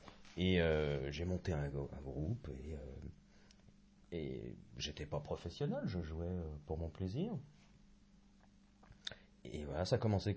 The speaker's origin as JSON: {"language": "French", "country": "France", "said": "Peut-être parce que je suis français, blanc."}